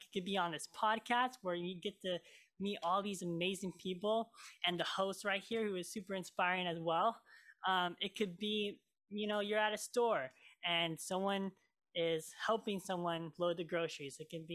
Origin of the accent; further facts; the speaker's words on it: Oregon, United States; also born or lived in Marshall Islands; I was born in the Marshall Islands, and I was adopted from my incredible parents … And I lived here in Oregon ever since.